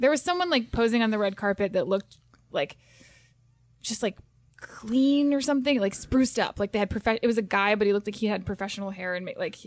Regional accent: Buffalo, New York, United States; I'm from Buffalo.

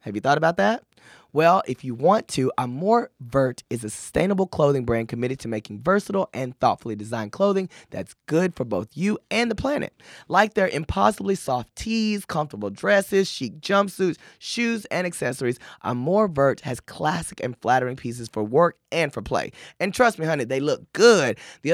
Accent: Paris, Texas, United States; I'm black from Paris, Texas, okay? I grew up in the church.

